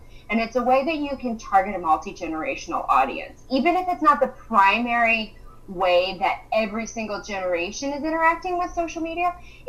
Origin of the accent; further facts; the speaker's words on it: Williamsburg, Virginia, United States; And I'm from Williamsburg, Virginia.